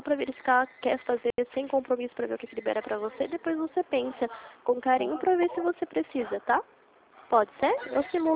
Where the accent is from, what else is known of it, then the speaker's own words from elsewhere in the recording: Limeira, São Paulo, Brazil; Sou de Limeira.